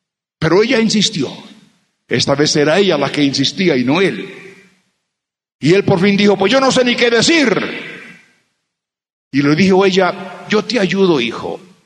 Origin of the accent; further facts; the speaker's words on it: Puerto Rico; born there; Y ya él también había salido y estaba en Puerto Rico, donde yo nací.